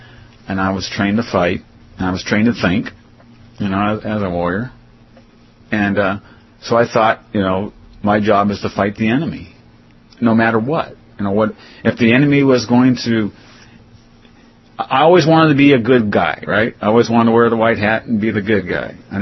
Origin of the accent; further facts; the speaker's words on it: California, United States; I'm from California. You know, this was like jerkwater town, man.